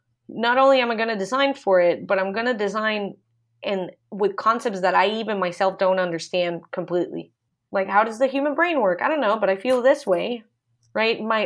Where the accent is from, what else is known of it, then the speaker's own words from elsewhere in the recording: Costa Rica; most Central American countries, I'm from Costa Rica, when most Central American countries celebrate independence.